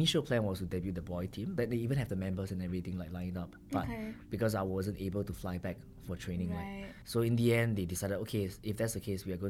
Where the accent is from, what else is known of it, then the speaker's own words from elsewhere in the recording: Singapore; the right thing to do now as a Singaporean guy at that age was to either start working or to further my studies.